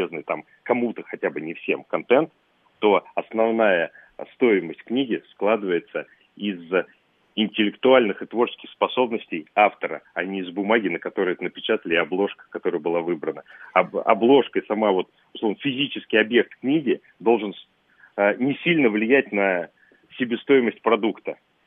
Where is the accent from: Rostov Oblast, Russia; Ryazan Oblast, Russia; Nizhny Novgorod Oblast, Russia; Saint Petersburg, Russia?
Ryazan Oblast, Russia; где-нибудь там под Рязанью, откуда я родом